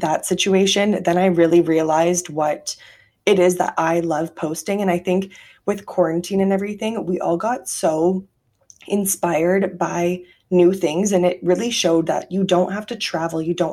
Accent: Canada; we are all Canadian.

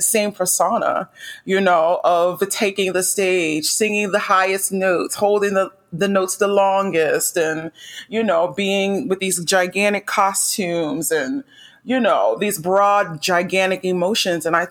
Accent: Philadelphia, Pennsylvania, United States; You know, I grew up in North Philadelphia. And so there was always music playing all through the neighborhood.

